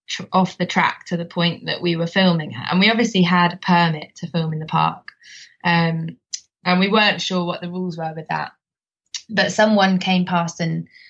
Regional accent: London, United Kingdom; because I grew up around Richmond Park, the house that I spent my childhood in was on one of the roads that's got a pedestrian gate into the park.

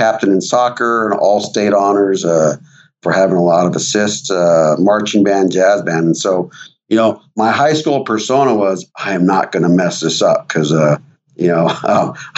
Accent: New Mexico, United States; I grew up in New Mexico, and I was out in the desert

